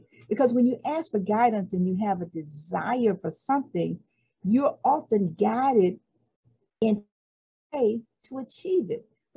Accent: West Palm Beach, Florida, United States; I am from West Palm Beach, Florida, and I commuted to Miami to work, but I left the city to come to Miami because of being Black and a female and not many opportunities.

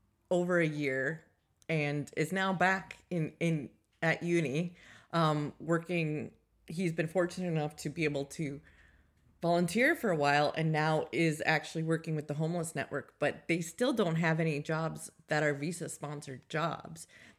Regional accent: United States; now in United Kingdom; No disrespect for people who like the Queen. It's just not our jam. I'm American. I don't get it at all.

